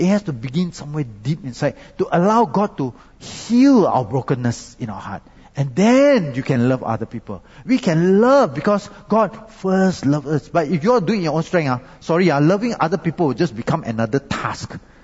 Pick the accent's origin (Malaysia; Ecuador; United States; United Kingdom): Malaysia; I am Malaysian, so, you see, in Malaysia, you take any wrong road, it's okay, because you can U-turn on any road.